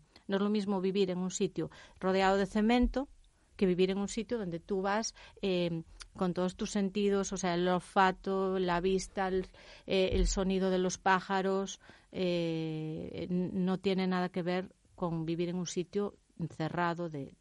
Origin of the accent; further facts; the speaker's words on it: London, United Kingdom; yo me crié en una residencia en Londres.